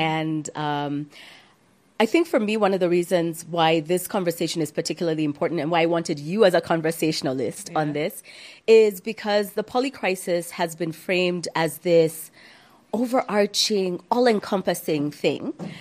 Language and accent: English; Kenya; I'm a Kenyan feminist.